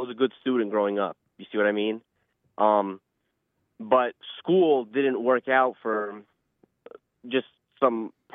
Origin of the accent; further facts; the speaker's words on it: United States; I grew up here in the United States